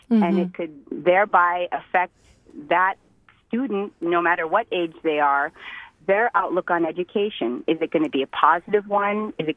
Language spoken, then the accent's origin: English; Bethel, Alaska, United States; I'm from Bethel, Alaska, and I am a Yupik Eskimo woman with three children